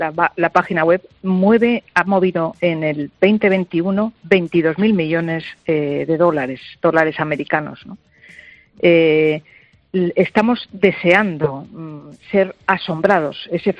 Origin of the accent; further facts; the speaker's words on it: Cizur, Navarre, Spain; Hoy estoy en Madrid, los veo aquí en la Castellana, pero cuando estaba en mi pueblo, que iban en tractor, en Cizur, en Pamplona